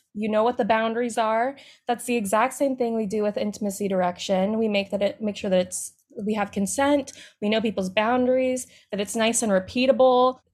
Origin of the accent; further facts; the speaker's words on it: Idaho, United States; So I'm from Idaho.